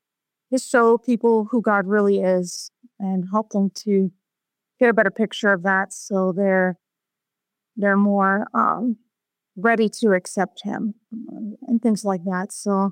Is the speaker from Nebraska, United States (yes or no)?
no; Chattanooga, Tennessee, United States; Well, I am from Chattanooga, Tennessee, and I've lived here for quite a while.